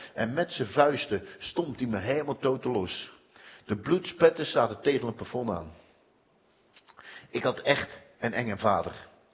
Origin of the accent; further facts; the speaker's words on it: Rotterdam, South Holland, Netherlands; accent: Rotterdam; met mijn Rotterdams accentje.